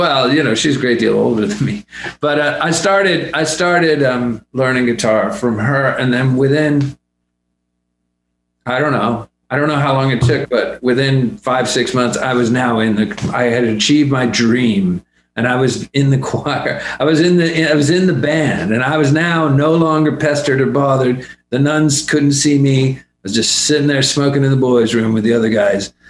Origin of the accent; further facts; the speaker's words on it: Laredo, Texas, United States; I come from a huge family. My parents were Catholic. And I grew up in the border. I grew up in Laredo.